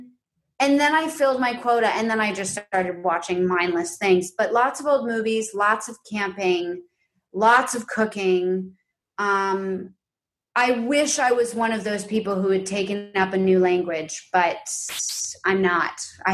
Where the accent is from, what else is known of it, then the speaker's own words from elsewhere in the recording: New York City, New York, United States; because I grew up in New York City